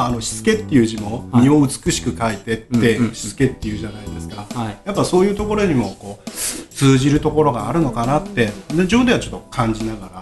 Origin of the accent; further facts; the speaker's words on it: Gamagori, Aichi, Japan; 僕が41歳の時に、はい、まあ元々、蒲郡で生まれ育っていますので、はい、地元で塾を立ち上げたいと思ったので